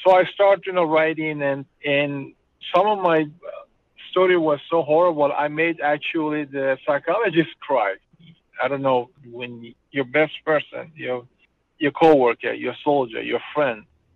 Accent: Iran; moved away as an adult; now in United States; I'm originally from Iran, came to United States in 2000, joined the military, and the rest was history.

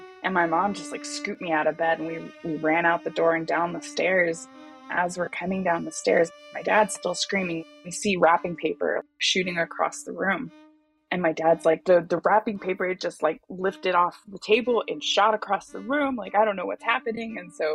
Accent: Galveston, Texas, United States; born there; When I was four, we moved from Galveston, which is where I was born, up to the Texas Panhandle, which is where my mom's parents lived.

